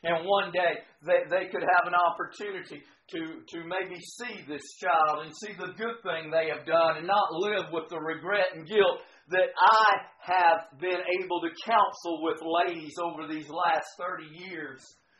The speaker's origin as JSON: {"language": "English", "country": "United States", "said": "I say today, I am a Christian and I am an American."}